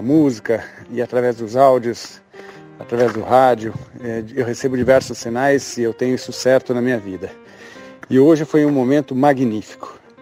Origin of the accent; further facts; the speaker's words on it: Rio Claro, São Paulo, Brazil; Sou aqui de Rio Claro